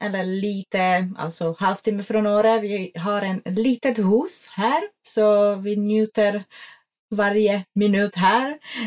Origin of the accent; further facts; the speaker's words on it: Czechia; now in Sweden; Jag kommer från Tjeckien. Har bott i Sverige, nu blir det 12 år. Jag kommer från en pytteliten byn i den tjeckiska bergen som heter Beskydy. Och de ligger i östsidan av Tjeckien, nära Slovakien och Polen. Och jag är uppväxt i utomhus.